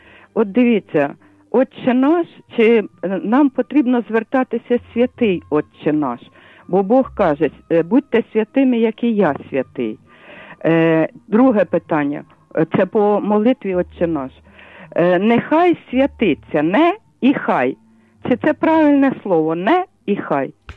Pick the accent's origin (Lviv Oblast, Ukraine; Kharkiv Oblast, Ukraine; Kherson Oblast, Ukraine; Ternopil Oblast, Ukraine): Lviv Oblast, Ukraine; Lviv; я зі Львова.